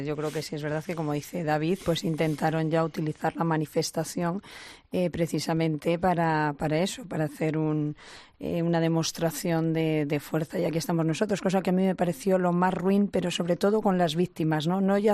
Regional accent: Spain; yo si fuera catalana y soy española

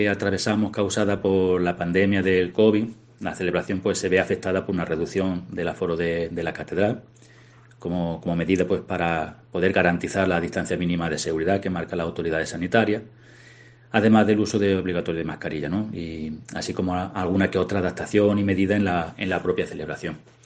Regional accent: Torredonjimeno, Andalusia, Spain; gracias a la televisión local de mi pueblo, de Torredonjimeno, que van a hacer pues todo lo posible pues para acercar la celebración no solo a mis paisanos

